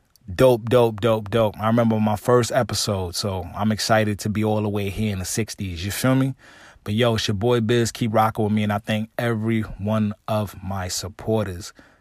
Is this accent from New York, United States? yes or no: yes; Brooklyn, New York, United States; I'm from Brooklyn